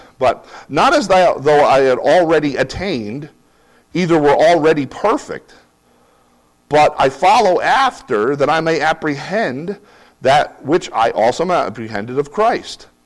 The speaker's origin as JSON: {"language": "English", "region": "New Jersey", "country": "United States", "accent": "Jersey", "said": "And he uses it over, and there's my Jersey accent."}